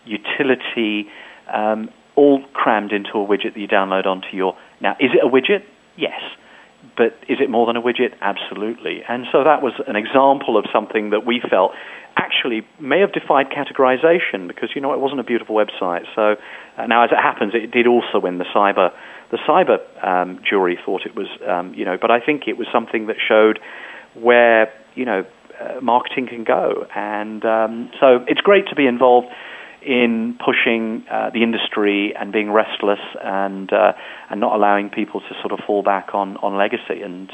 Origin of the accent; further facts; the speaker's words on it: South Africa; born there; also born or lived in Uganda; Well, I was born in South Africa.